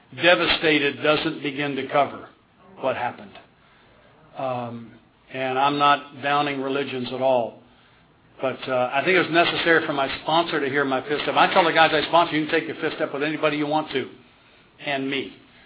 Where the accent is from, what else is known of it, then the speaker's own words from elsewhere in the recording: Tennessee, United States; Do you believe I'm from Tennessee and can talk this fast?